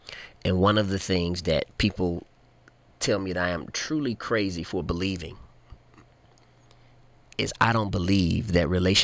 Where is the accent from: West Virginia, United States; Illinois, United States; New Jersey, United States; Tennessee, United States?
Tennessee, United States; Memphis; Those that know me, I'm originally from Memphis. Black Haven, stand up.